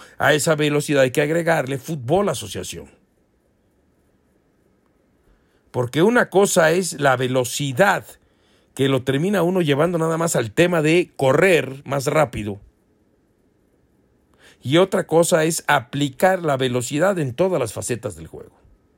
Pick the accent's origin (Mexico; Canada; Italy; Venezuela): Mexico; Para mí como mexicano y para todos los mexicanos.